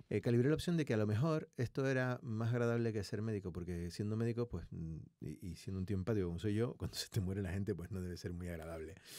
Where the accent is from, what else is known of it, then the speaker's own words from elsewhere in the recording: Icod de los Vinos, Canary Islands, Spain; born there; yo nací en Icod de los Vinos, que es un pueblo del norte de Tenerife. Pero, como los gomeros, que somos los nativos de la isla de La Gomera, nacemos donde queremos, yo soy gomero. Que por casualidad nací en el norte de Tenerife